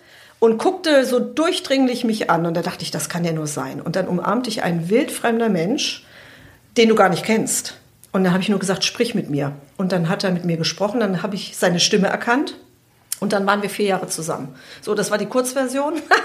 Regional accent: Hesse, Germany; moved away as an adult; Also bin ich aus dem Hessenländle nach Leipzig

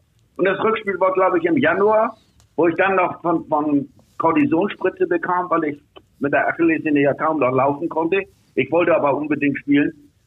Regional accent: Hamburg, Germany; Ich meine, ich als Hamburger war, ich spielte ja bei BU vorher

